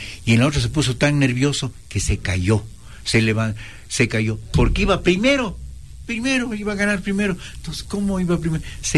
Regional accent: Ecuador; Soy longo, pero ecuatoriano

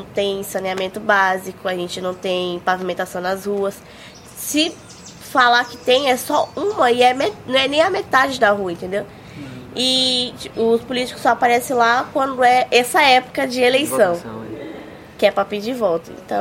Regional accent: Juazeiro do Norte, Ceará, Brazil; born there; now in Bertioga, Brazil; Eu sou do Ceará, nasci em Juazeiro do Norte e vim pra cá tem 4 anos.

